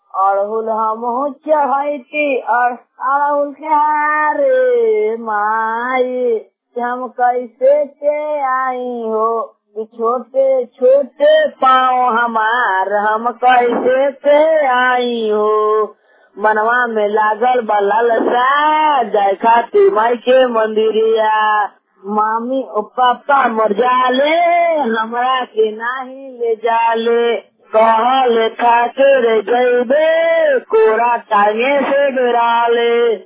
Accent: Garhwa, Jharkhand, India; मैं ग्राम पोस्ट 3 लाख का निवासी हूँ, थाना जिला गढ़वा।

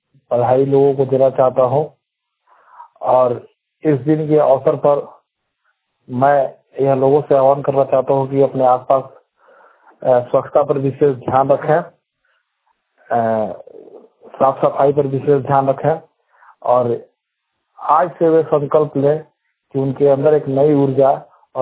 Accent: Bihar, India; और मैं बिहार के पश्चिम चंपारण जिले के हरिवाधिका चौक का रहने वाला हूँ।

